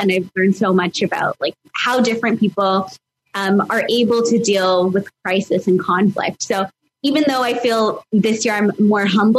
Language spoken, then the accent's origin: English; Canada; as a Canadian